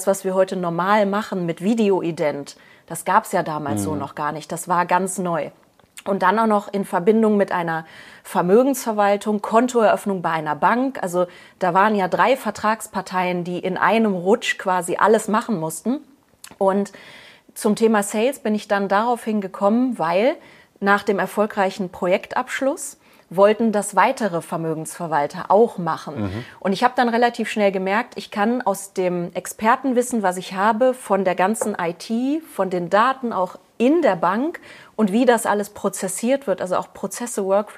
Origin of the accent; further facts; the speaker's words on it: Solingen, North Rhine-Westphalia, Germany; moved away as an adult; Ich komme ja aus Solingen ursprünglich und bin dann nach München gezogen für den Job